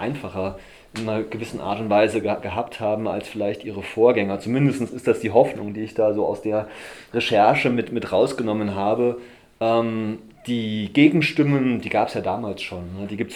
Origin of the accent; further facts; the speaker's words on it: Gera, Thuringia, Germany; ich komme halt aus Thüringen ursprünglich, aus Gera, wo es halt viele Institutionen in dem Ausmaß nicht gibt.